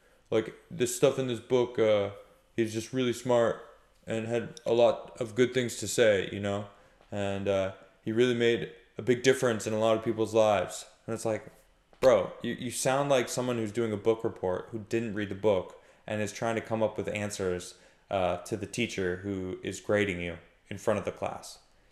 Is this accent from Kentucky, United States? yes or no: no; Chicago, Illinois, United States; I grew up in Chicago, so it kind of like hit home. I grew up watching the Bulls.